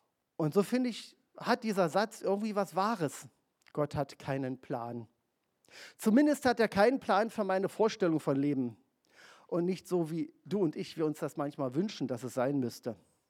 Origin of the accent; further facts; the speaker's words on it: East Germany, Germany; als Ostdeutscher kenne ich ja noch diesen Ausspruch von Egon Olsen.